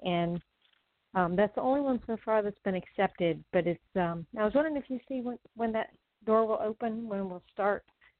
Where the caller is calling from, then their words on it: Florida, United States; I'm in Florida.